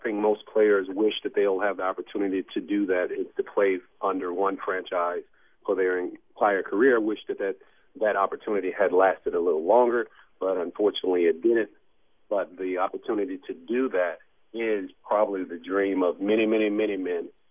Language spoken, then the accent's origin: English; Louisiana, United States; once I made it back here to Louisiana into my hometown area